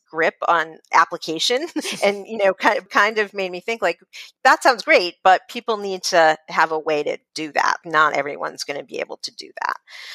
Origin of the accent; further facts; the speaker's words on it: Massachusetts, United States; Well, I grew up in Massachusetts, and my first concert was a … concert at Tanglewood, which is in the Berkshires.